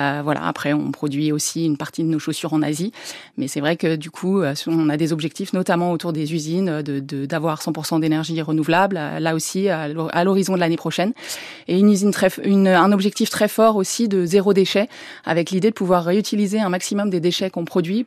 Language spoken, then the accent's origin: French; France; C'est forcément un moment incontournable, déjà en tant que Français